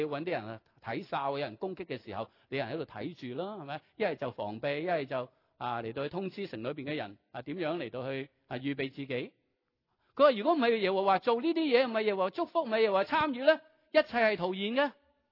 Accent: China; 簡單嚟講就好似我哋中國人啦

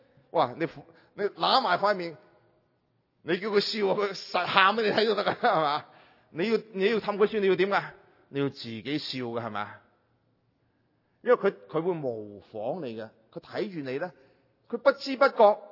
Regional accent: China; 我们中国人很多时候说我们每天要做灵修

